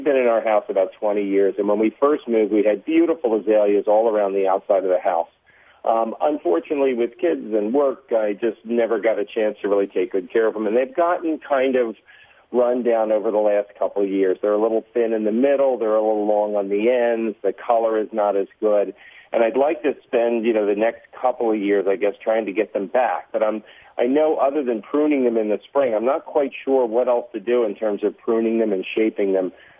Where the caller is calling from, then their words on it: Wayne, Pennsylvania, United States; I'm calling from Wayne, Pennsylvania, just outside of Valley Forge.